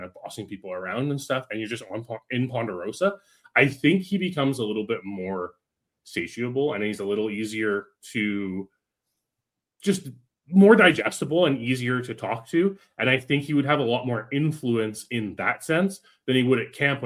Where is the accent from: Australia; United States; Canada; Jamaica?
Canada; But I'm also Canadian.